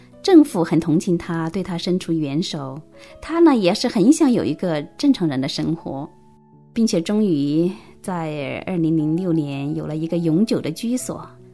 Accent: China; 我们中国人说差之毫厘谬以千里

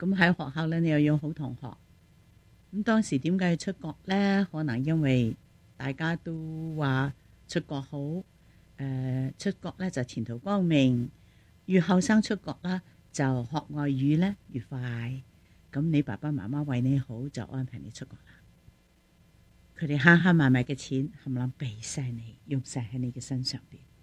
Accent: China; 这句说话我想我们中国人都非常明白。我们中国人说，只要功夫深，铁柱都可以磨成针。

